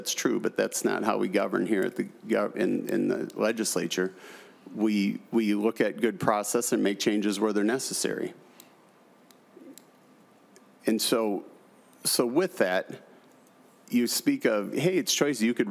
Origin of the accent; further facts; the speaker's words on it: St. Paul, Minnesota, United States; which I love them as well because I'm from St. Paul, where there were no restrictions before, there are now.